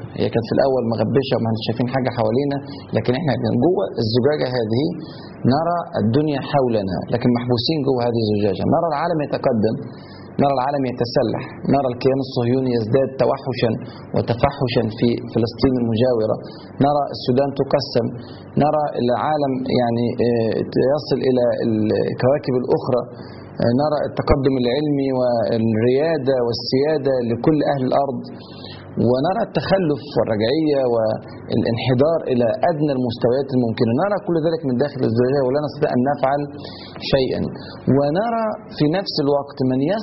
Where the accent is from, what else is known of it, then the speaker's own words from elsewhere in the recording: Egypt; وبعد كده ان شاء الله نتصرف كلنا كمصريين